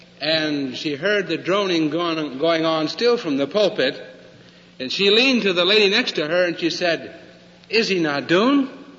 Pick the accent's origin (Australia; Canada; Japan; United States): United States; Le Mars, Iowa; As a boy, I grew up in Lemars, Iowa, just north of Sioux City a little ways.